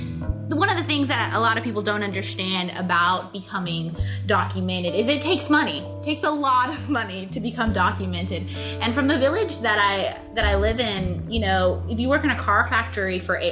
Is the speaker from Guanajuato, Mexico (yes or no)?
yes; San Pablo Pejo, Guanajuato, Mexico; I'm 23 years old, and I am from San Pablo Pejo, Guanajuato, Mexico.